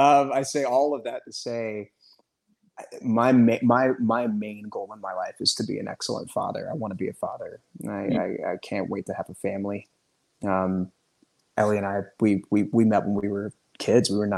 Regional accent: the South, United States; And again, like I'm from the South, she's from the South.

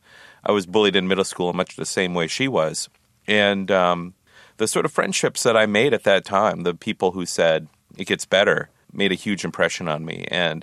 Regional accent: Minnesota, United States; That's the Minnesota I grew up

